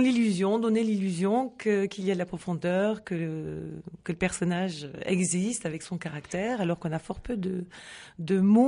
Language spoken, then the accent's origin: French; Antibes, Provence-Alpes-Côte d'Azur, France; now in Toulouse, France; je suis toulousaine d'adoption parce que je suis née en Antibes.